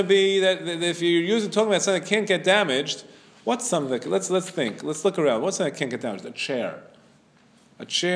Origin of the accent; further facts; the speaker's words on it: New York City, New York, United States; I remember when I grew up on Avenue J in Flatbush